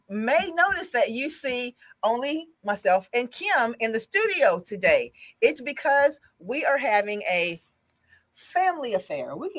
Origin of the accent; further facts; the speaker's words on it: Texas, United States; So we are all definitely from Texas.